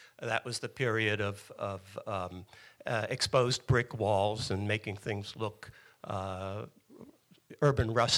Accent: New York, United States; moved away as an adult; I guess I'm supposed to say I'm a New Yorker because I grew up in New York.

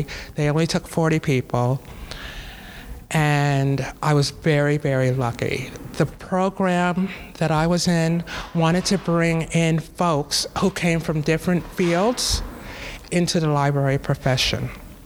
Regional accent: New York, United States; I went to college in New York. I'm from New York originally. I attended Fordham University.

